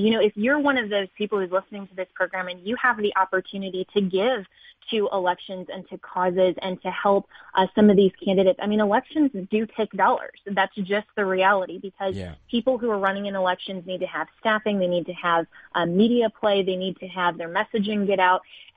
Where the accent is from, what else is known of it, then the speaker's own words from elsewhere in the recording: Colorado, United States; That started in my home state of Colorado with a baker who had no idea that that was going to end up being his legacy.